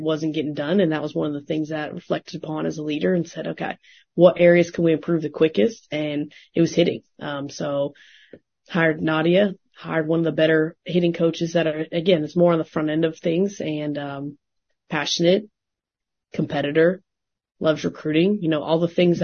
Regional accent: Arizona, United States; That is true. I am from Arizona.

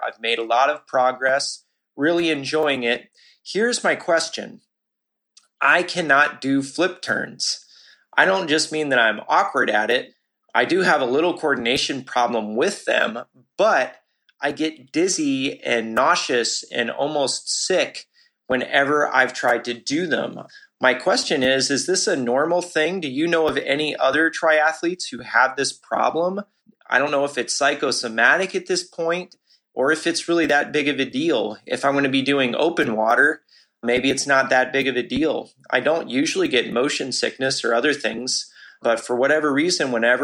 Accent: Missouri, United States; I'm from Missouri. I'm 38 years old and just getting into triathlon.

